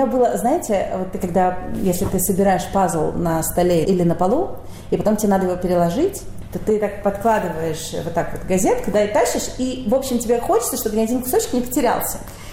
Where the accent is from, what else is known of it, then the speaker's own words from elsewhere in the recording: Saint Petersburg, Russia; я родилась в Петербурге, вот ходила в эту школу, там все такое.